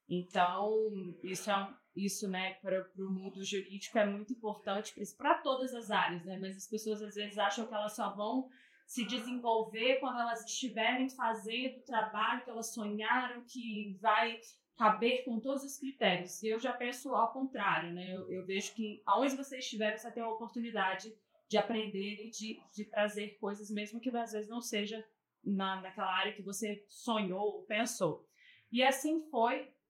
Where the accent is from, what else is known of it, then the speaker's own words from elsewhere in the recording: Guarapari, Espírito Santo, Brazil; also born or lived in Vitória; Eu morava na capital, em Vitória, apesar de ser de Guarapari.